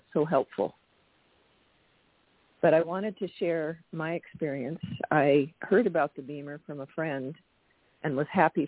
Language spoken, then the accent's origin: English; Port Townsend, Washington, United States; I'm from Port Townsend, Washington.